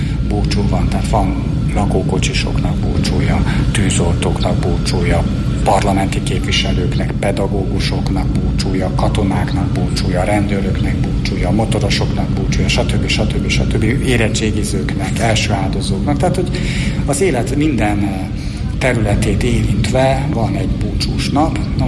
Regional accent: Budapest, Hungary; én kőbányai vagyok, kőbányán születtem

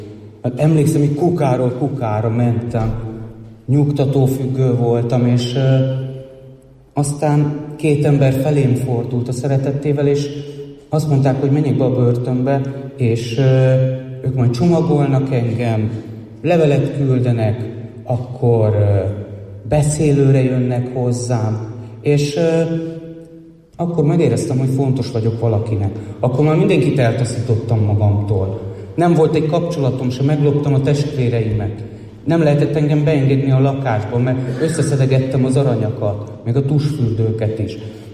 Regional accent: Budapest, Hungary; Budapestről jöttem, a 9. kerületből lakok a klinikáknál. És röviden annyit rólam, hogy 43 éves vagyok

